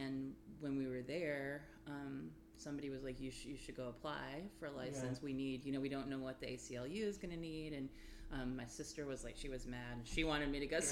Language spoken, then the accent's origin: English; Morehead, Kentucky, United States; also born or lived in Indiana; I was actually, well, I was born in Indiana, but I was raised primarily in Moorhead, Kentucky. My family's from Eastern Kentucky in that area, and I grew up in Elliott and Round counties of Kentucky.